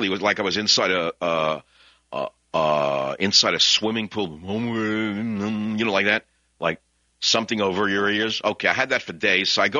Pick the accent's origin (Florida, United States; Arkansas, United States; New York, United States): New York, United States; New York City; now in California, United States; even though I'm from the Bronx.